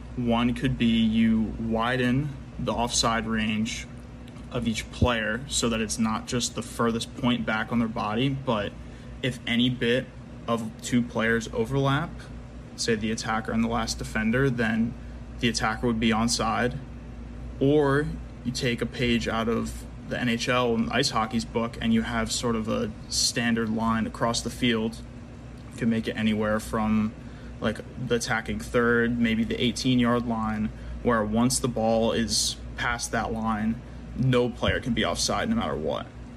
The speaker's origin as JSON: {"language": "English", "region": "New York", "country": "United States", "said": "from New York in the USA. I'm a City fan."}